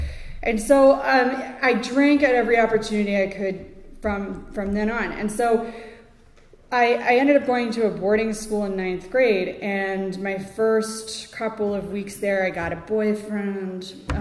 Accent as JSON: {"language": "English", "region": "Connecticut", "country": "United States", "tie": "born or raised there", "said": "And the household that I grew up in, I grew up in Connecticut, and I grew up here."}